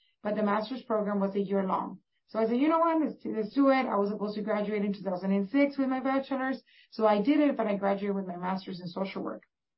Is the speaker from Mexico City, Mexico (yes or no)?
no; Reynosa, Tamaulipas, Mexico; I was born in Reynosa, Tamaulipas, Mexico, which is a border town with McAllen, Texas. And when I was raised over there, I would come back and forth every weekend.